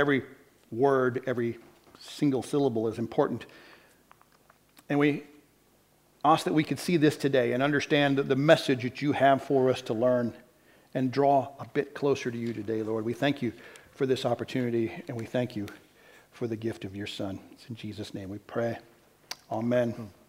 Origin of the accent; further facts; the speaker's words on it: United States; As an American, you study American history, you know